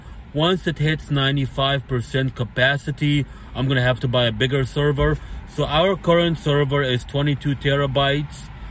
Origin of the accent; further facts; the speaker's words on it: United States; So when the lady heard that I was speaking English, I'm from America, and I don't drink alcohol